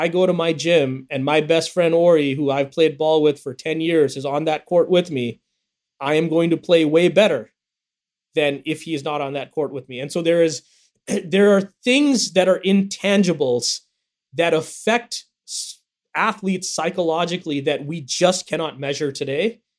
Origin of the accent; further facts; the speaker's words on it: India; when growing up in India